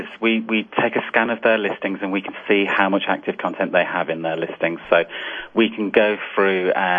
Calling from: United Kingdom; I'm calling from the UK.

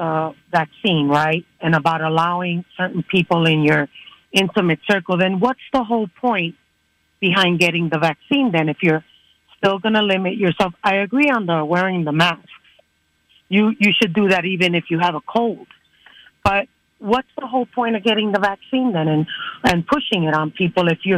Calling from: Missouri, United States; I'm calling from Missouri.

